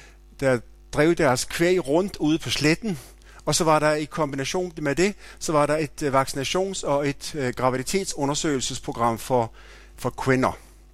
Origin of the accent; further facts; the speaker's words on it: Capital Region of Denmark, Denmark; jeg født på Bornholm, opvokset på Bornholm, haft min skolegang på Bornholm, er født på det vi kaldte et trehestes landbrug med 18 tønder land